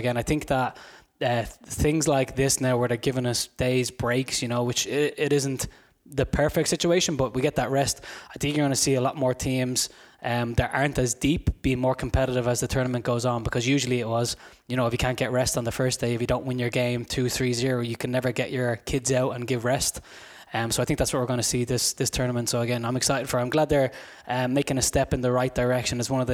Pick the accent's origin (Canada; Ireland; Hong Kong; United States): Ireland; I'm actually from Ireland, not from Scotland.